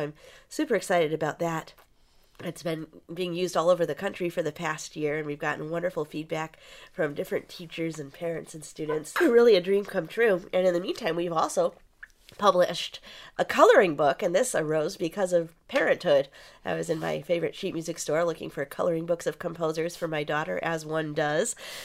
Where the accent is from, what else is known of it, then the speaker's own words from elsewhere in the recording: Chicago, Illinois, United States; It's called … kind of in homage to my hometown growing up with the Chicago blues alongside classical.